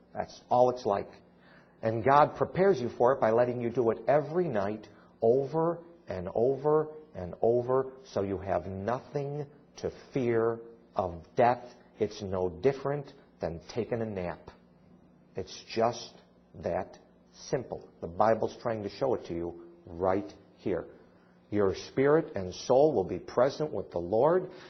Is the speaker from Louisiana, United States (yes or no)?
no; Kansas, United States; Well, I mean, I'm from Kansas. Show me.